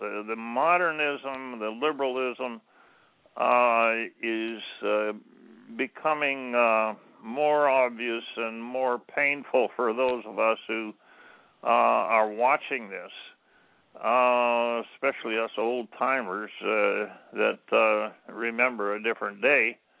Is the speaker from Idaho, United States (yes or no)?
no; South Dakota, United States; born there; Close to the ranch where I was born in South Dakota, there were neighbors that had a barn, a big barn